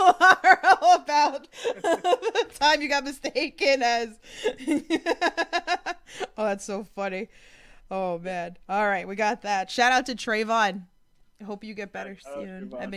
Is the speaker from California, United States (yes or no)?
no; Queens, New York, United States; I mean, I'm a New Yorker too. You know, like, I'm from Queens.